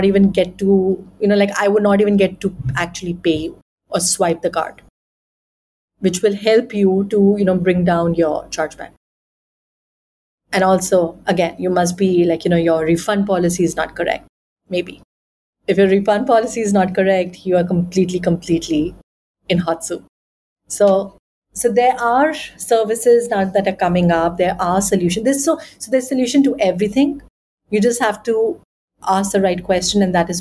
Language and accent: English; India; so I come from India, and India is considered to be a, you know, country of Kama Sutra